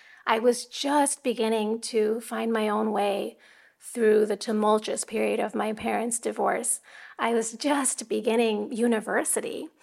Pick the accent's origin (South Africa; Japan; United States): Japan; Tokyo; even though I was born and raised here in the Tokyo metropolitan area, I was never really a part of mainstream culture here, not having gone to Japanese school.